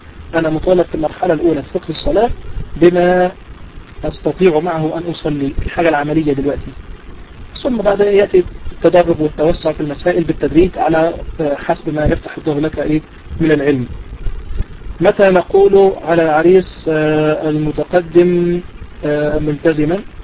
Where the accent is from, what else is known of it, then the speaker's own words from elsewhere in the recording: Egypt; فمثلا في العرف عندنا خاصة انا بتكلم عندنا في مصر كلمة الرجل الملتزم هو عبارة عن ايه؟